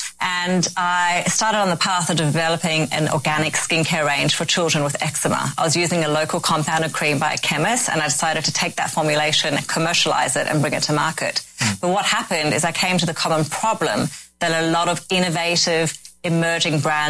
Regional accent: Sydney, New South Wales, Australia; also born or lived in South Africa / London

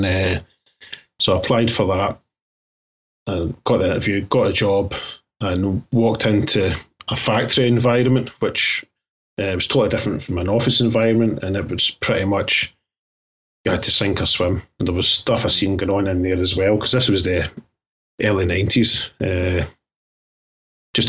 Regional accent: Glasgow, Scotland, United Kingdom; also born or lived in Ayrshire; I was born in Glasgow in the early 70s, and I stayed in an all right bit of Glasgow.

